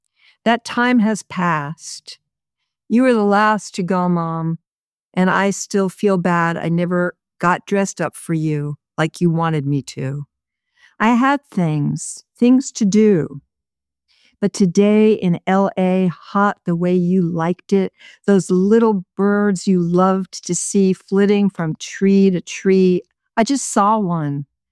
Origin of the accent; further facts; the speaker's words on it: New York City, New York, United States; now in Los Angeles, United States; So I grew up in New York City. And even though I left New York many, many years ago to move to Los Angeles, a lot of my poems are still very much New York-based.